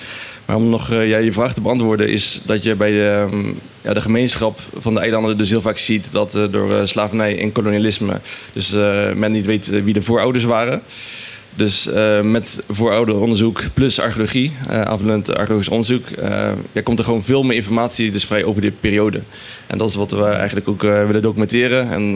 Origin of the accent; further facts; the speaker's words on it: Netherlands; born there; Mijn ouders komen uit Curaçao. Ik ben zelf geboren in Nederland. Maar ik reis heel vaak dus op de eilanden heen en weer.